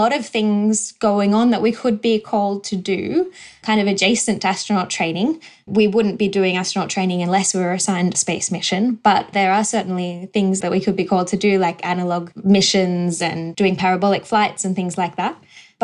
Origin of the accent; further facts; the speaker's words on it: Australia; growing up in Australia